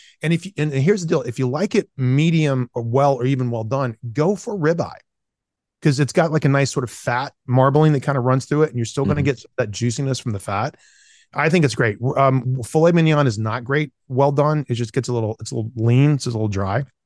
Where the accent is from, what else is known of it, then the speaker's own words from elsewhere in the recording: the South, United States; accent: Southern; And I grew up in the South, so that's the reason I can talk like this. Especially if I get on the phone with my parents for an hour, this is exactly what I sound like.